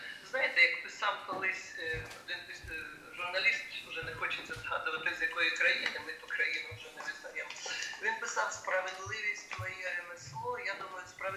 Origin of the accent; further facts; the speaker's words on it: Kherson Oblast, Ukraine; born there; І я журналіст, яка народилася на Херсонщині